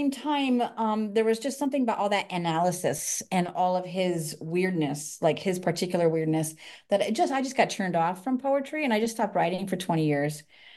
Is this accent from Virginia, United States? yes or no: no; Saratoga, New York, United States; because I grew up near Saratoga.